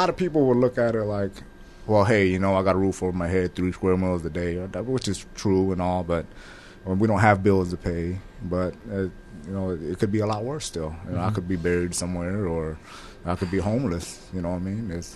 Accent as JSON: {"language": "English", "town": "Des Moines", "region": "Iowa", "country": "United States", "tie": "born or raised there", "also_born_or_lived": "Chicago", "said": "I grew up in Des Moines. Mm-hmm. I was born in Chicago, you know, and we left one violent city to me, Des Moines is a town, you know, coming from the big city."}